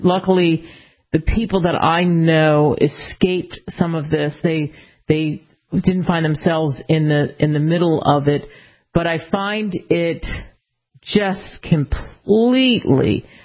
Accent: Dallas, Texas, United States; I mean, so I have started to watch the NFL, like I said, and I'm from Dallas, and I watched the 49ers just completely annihilate the Dallas Cowboys

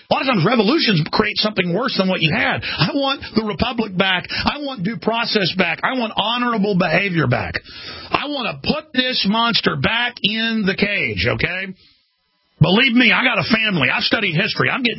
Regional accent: Rockwall, Texas, United States; I mean, I was exposing police stealing drugs where I grew up in Rockwall, Texas

